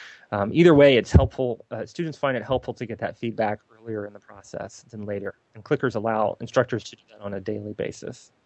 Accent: South Carolina, United States; I grew up in South Carolina, so when I think USC, I think South Carolina.

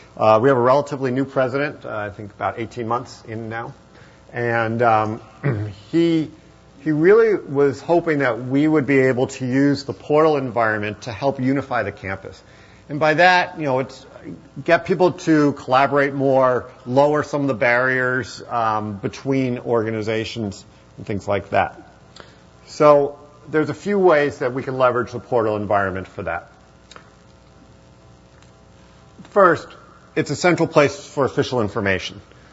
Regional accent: Ithaca, New York, United States; I grew up in Ithaca. I know about the local stuff

